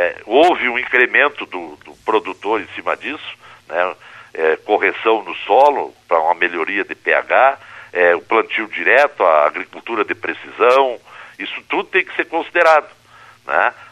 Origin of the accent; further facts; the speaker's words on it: Rosário do Sul, Rio Grande do Sul, Brazil; eu sou da região da Campanha, Rosário do Sul, um termo nosso